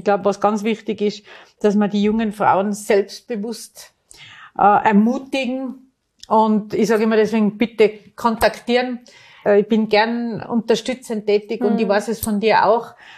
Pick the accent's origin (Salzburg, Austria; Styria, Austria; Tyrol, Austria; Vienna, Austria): Tyrol, Austria; Dann sage ich … von woher kommst du? Und ich sage, aus dem Zillertal.